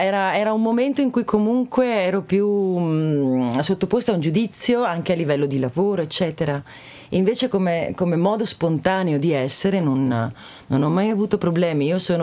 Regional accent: Pianezze, Veneto, Italy; ho ricordi proprio di infanzia di mia sorella che mi portava nel mio paese di origine, che è Pianezze del Lago di Fimon

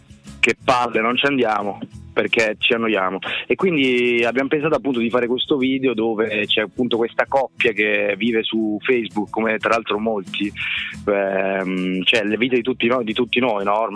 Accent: Milan, Lombardy, Italy; Siamo di Milano.

